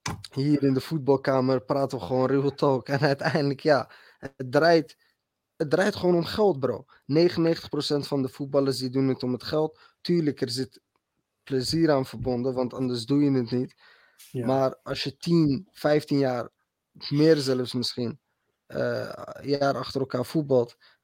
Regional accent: Morocco; niet alleen als Marokkaan zijnde, maar gewoon internationaal.

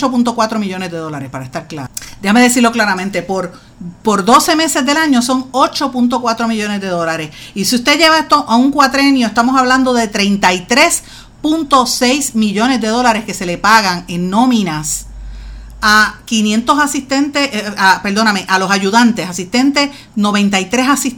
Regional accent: Puerto Rico; Entonces uno tiene que compararse como puertorriqueño. ¿Dónde está Puerto Rico?

